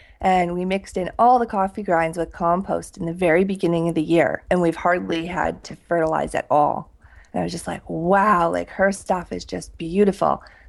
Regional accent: Prince George, British Columbia, Canada; I grew up in Prince George, which is about 10 hours north of here.

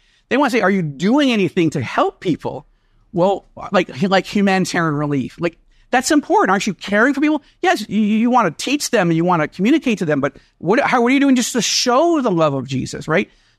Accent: New York, United States; I'm a New Yorker who's saying that. I literally mean it.

